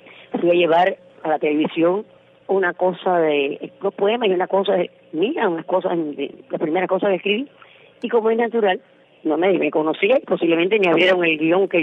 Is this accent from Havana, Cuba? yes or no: yes; Havana, Cuba; yo soy habanera del Cerro.